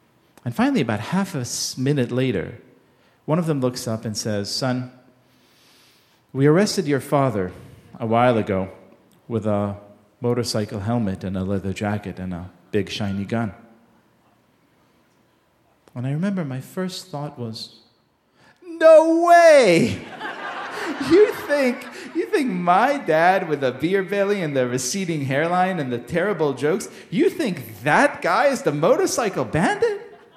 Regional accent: Israel; I grew up in Israel in the 1980s, and my father's mission in life was to make sure that his only son, me, grew up to be a real man.

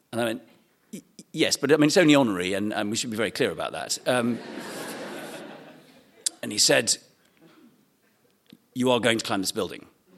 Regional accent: East of England, United Kingdom; I'm from East Anglia. We don't have any hills in East Anglia. It is famously flat. As an East Anglian, anything above 1 meter above sea level makes me nervous.

